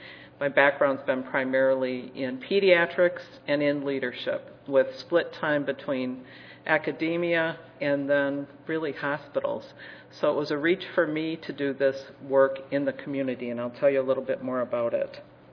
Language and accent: English; Wisconsin, United States; I'm actually from Wisconsin, and as I talked about coming to work at ISU, no one, even in Wisconsin, seemed to know where it was.